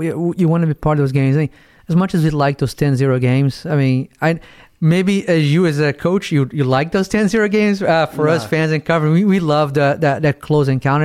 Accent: Brazil; now in United States; when I moved from Brazil to Tennessee, so I got in, obviously playing Brazil, I knew how to kick a soccer ball, right?

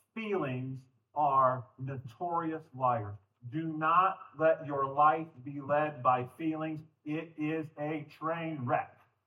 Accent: Iowa, United States; also born or lived in West Virginia; now in Nebraska, United States; I grew up in Iowa. I grew around seeing deer. And when I moved back to Nebraska, I was hoping to see a lot more deer.

